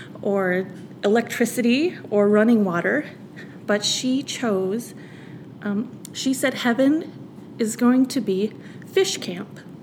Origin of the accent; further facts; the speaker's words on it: White Earth, Minnesota, United States; I was born and raised on the Becker County on the White Earth Reservation